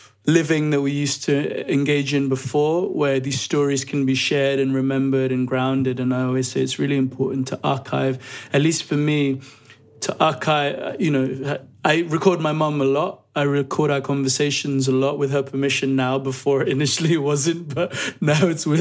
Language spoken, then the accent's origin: English; Nigeria; now in United Kingdom; growing up in Nigeria and here in the UK